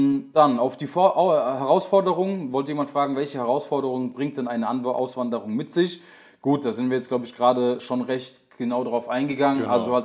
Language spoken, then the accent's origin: German; Germany; Bruder, wir kommen beide aus Deutschland, auch so ein bisschen aus den Hotspots.